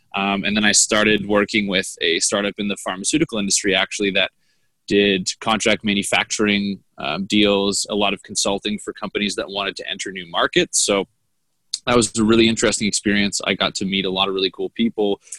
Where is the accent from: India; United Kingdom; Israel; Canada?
Canada; now in United States; and I'm from Canada originally, and he was living in California.